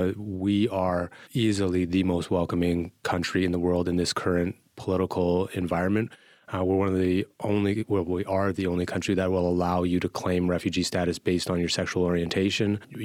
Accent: Winnipeg, Manitoba, Canada; now in Edmonton, Canada; When I first came to Edmonton, I'm originally from Winnipeg, and in Winnipeg, you like on public transit, you chat with whoever sits beside you.

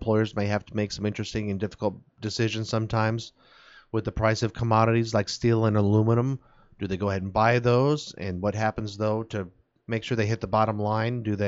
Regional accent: Van Meter, Iowa, United States; I'm from Van Meter, born and raised there. I live there today.

